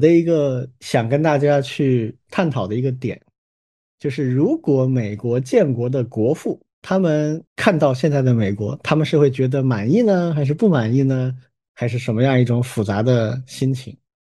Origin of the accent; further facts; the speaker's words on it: China; 就是我们中国人一般不会这么去思考问题